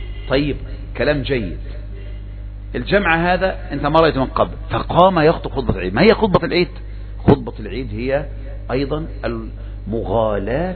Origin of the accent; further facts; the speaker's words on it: Egypt; أبرز قضية عندنا في مصر؟